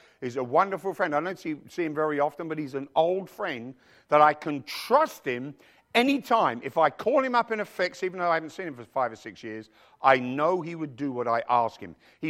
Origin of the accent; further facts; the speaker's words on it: England, United Kingdom; Les and I have had lots of fights because I'm English and he's Australian.